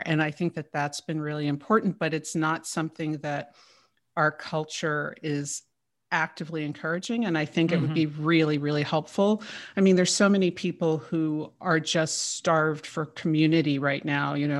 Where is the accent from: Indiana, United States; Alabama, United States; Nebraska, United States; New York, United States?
New York, United States; Manhattan; And it was so nurturing in a way that growing up in Manhattan, you don't have that experience.